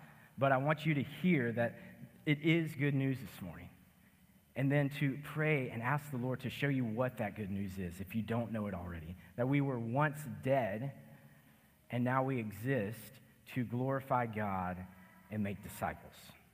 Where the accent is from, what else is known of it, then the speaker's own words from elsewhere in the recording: Roman Forest, Texas, United States; I grew up in Roman Forest, not too far from here, just north of New Caney, actually in New Caney, but a little subdivision that its own city of Roman Forest.